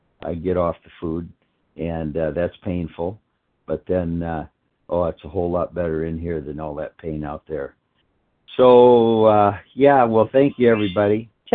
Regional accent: Fort Myers, Florida, United States; now in North Carolina, United States; I'm in North Carolina. I'm from Fort Myers, Florida, and very grateful.

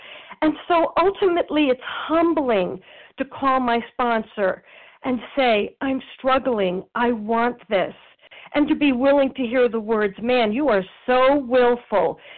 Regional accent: New York, United States; because I'm a New Yorker, I'm Italian

